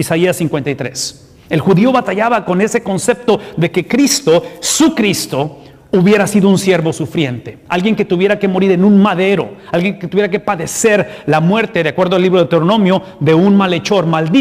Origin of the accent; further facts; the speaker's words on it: Mexico; como en el caso de los que somos de México o los que somos de otros países.